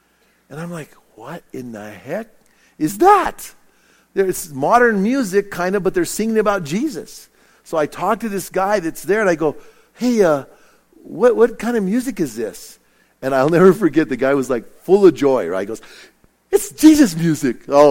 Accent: Bernalillo, New Mexico, United States; And so at least at my church where I grew up in Bernalillo, you know.

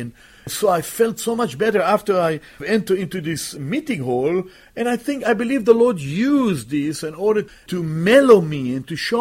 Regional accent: Israel; now in Canada; years ago when I came to Canada from Israel, and I never in my life have entered into a church building.

